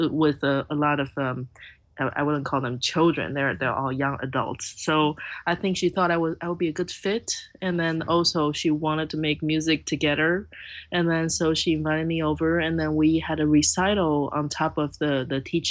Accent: Taipei, Taiwan; first language Mandarin; English is a second language; I grew up in Taipei, that's the capital, and right. Then most of us only speak Mandarin. And even though my parents and grandparents, they spoke Taiwanese, but I would respond in Mandarin to them. So I actually don't speak Taiwanese.

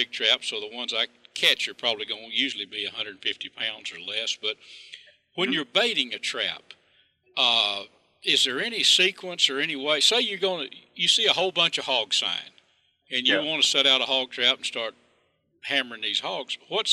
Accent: Texas, United States; I'm 65 now, and I grew up in Red River County

